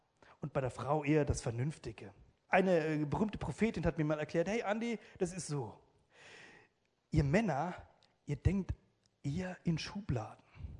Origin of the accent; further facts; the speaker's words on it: Italy; Okay, das gilt für mich nicht, ich bin Italiener